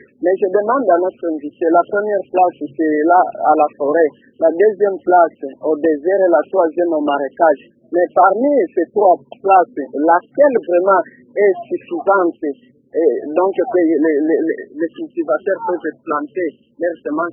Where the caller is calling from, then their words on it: Kalima, Maniema, DR Congo; Ici, chez nous, à Kalima, nous sommes vraiment entourés par la forêt.